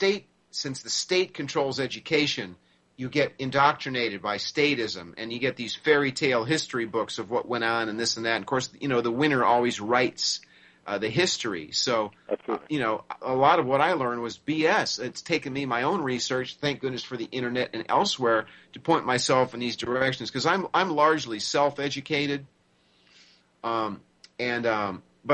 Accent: United States; But as I like to say, I'm an American who actually knows world geography and world history.

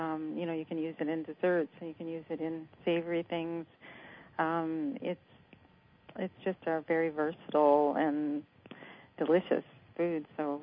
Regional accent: California, United States; I grew up in California, and he was in the wine business. I actually lived in a winery when I was young

